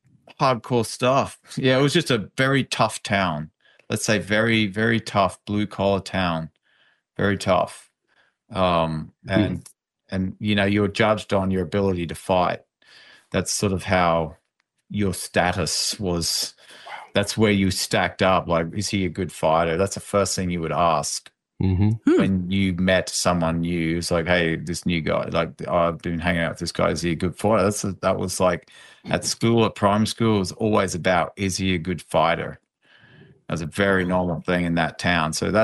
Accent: Toowoomba, Queensland, Australia; it was so interesting growing up in Toowoomba, this small blue-collar town.

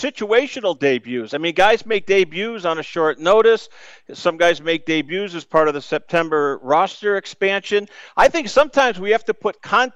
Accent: New England, United States; now in Iowa, United States; I grew up in New England, lifelong Red Sox fan, full disclosure, I'm in Iowa now.

